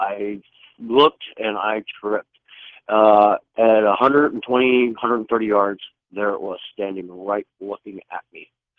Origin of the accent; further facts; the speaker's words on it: Ohio, United States; I took off running because I'm from Ohio. I'm from Cincinnati, a little town outside of Cincinnati.